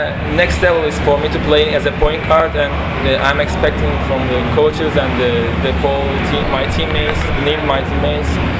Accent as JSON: {"language": "English", "country": "Cyprus", "tie": "born or raised there", "second_language": "English", "lives_now": "Istanbul, Turkey", "said": "I'm coming from Cyprus. My hometown is Cyprus"}